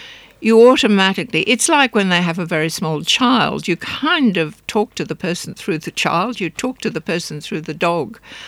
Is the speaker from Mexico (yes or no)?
no; England, United Kingdom; now in Brisbane, Australia; I was very lucky. I grew up in England in the country.